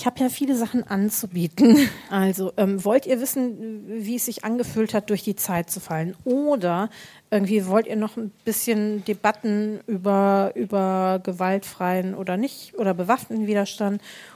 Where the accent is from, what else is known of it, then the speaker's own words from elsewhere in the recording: Düsseldorf, North Rhine-Westphalia, Germany; also ich komme aus Düsseldorf